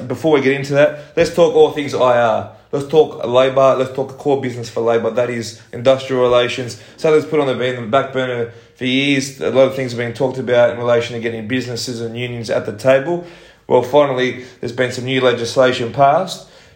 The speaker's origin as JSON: {"language": "English", "town": "Sydney", "region": "New South Wales", "country": "Australia", "tie": "born or raised there", "said": "you haven't spent 25 years growing up in the Italian triangle of the inner west of Sydney"}